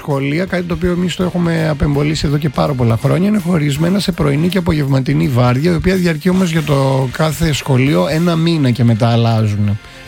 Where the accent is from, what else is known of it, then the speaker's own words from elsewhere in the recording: Greece; Από την εμπειρία μου που έχω ως Έλληνας πολίτης